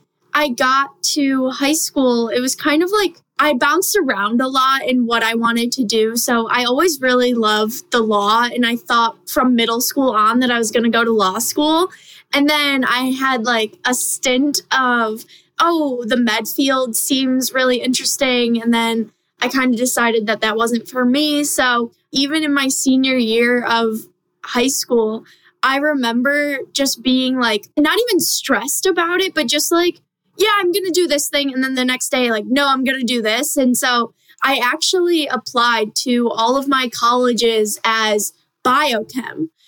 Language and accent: English; New York, United States; Yeah, okay, so I'm from Western New York, go Bills